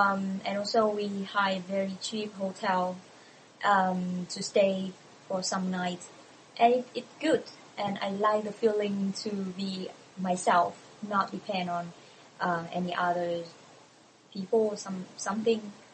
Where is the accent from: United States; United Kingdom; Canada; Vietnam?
Vietnam; I'm from Vietnam.